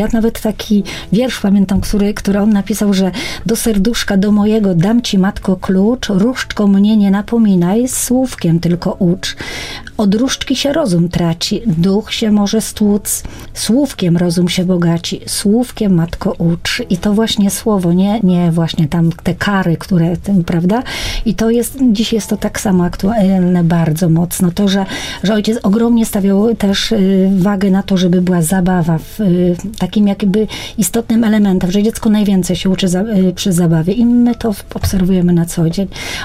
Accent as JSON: {"language": "Polish", "town": "Kraków", "region": "Lesser Poland", "country": "Poland", "said": "jak byłam jeszcze na południu Polski, no bo pochodzę z Krakowa"}